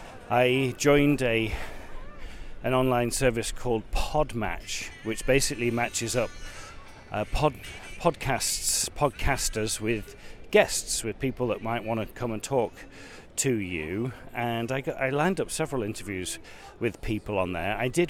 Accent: Blackpool, North West England, United Kingdom; now in Brighton, United Kingdom; I didn't grow up here. It's very similar to the town that I grew up in. I grew up in Blackpool, a seaside resort.

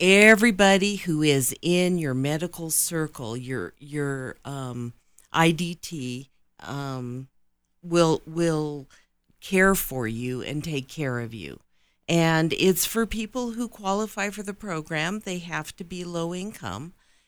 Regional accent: Colorado, United States; So I was born and raised in Colorado. I came to Colorado Springs in the 80s, and I taught in a local school district all my life.

